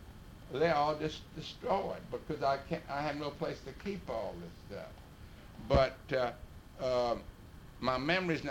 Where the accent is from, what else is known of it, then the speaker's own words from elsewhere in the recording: Houston, Texas, United States; Now, like when I was born in Houston. I lived virtually downtown a good bit of my life.